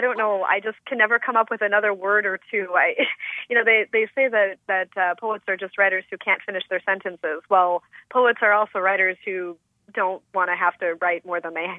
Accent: Madison, Wisconsin, United States; that was always one thing that struck me visiting Milwaukee, you know, growing up in Madison.

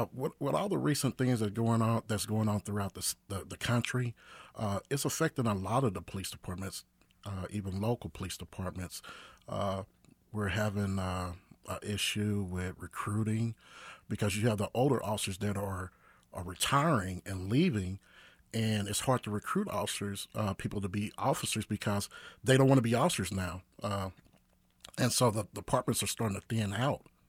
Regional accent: Kansas City, Kansas, United States; I grew up in the northeast area of Kansas City, Kansas, in Gateway Plaza Homes off of Fifth Street.

